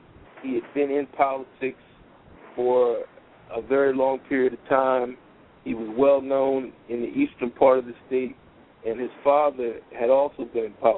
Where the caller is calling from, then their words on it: Philadelphia, Pennsylvania, United States; I'm calling from Philadelphia, and I'm calling because I'm a voter, and we have an election here in this part of the country next week